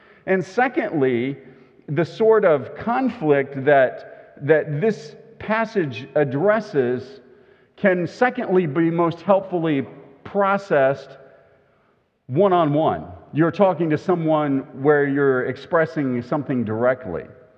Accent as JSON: {"language": "English", "region": "Kentucky", "country": "United States", "said": "I actually, because I'm from Kentucky, I'm accustomed to saying you all."}